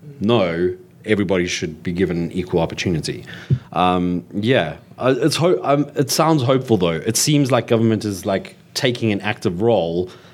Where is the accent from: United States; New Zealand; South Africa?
South Africa; So the fact that this was not in it is a little bit disappointing as a South African.